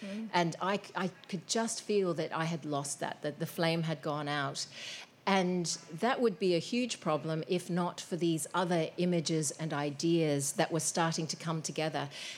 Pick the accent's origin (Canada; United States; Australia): Australia; as an Australian who has written a lot about in settings in the UK